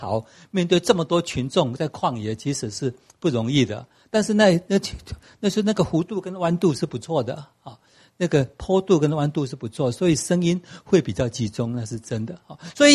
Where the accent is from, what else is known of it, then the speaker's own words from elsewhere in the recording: Tianwei, Changhua County, Taiwan; 这是我们田尾乡都没有教会